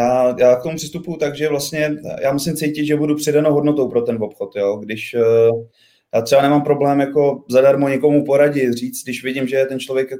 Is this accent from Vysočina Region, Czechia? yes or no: no; Prague, Czechia; Já jsem vlastně Pražák, bydlím celý život tady na Praze 8 a v Ďáblicích